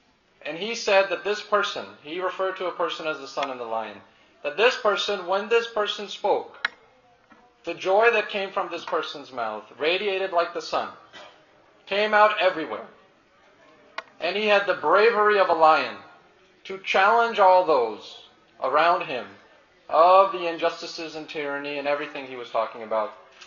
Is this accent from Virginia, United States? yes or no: yes; Virginia, United States; I grew up in Sikh Foundation of Virginia. I'm very happy to come back here and speak on today.